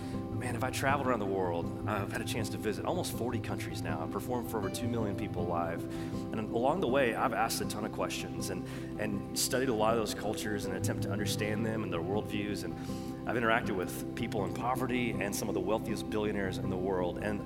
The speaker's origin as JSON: {"language": "English", "region": "Bible Belt", "country": "United States", "tie": "born or raised there", "said": "I would come home and then we grew up in the Bible Belt, right? So we would pray before every meal."}